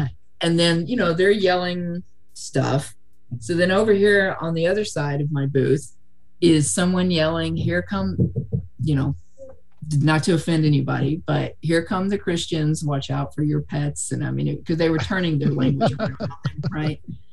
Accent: Texas, United States; And I'm from Texas and I'd only been here for a couple of years.

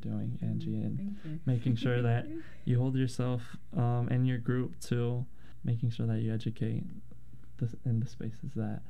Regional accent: Portland, Oregon, United States; Yeah, like I grew up here in Portland

